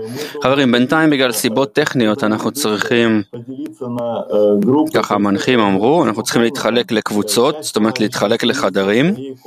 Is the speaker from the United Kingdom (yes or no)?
no; Odesa, Odesa Oblast, Ukraine; now in Israel; אני יצאתי מאודסה, הייתה לי קבוצה, הגעתי לכאן, נולדתי בעשירייה.